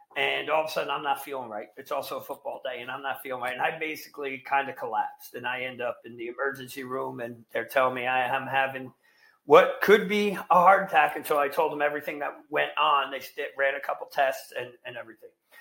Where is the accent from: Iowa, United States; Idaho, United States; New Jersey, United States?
New Jersey, United States; because I'm Italian from Jersey, I got a guy, you know?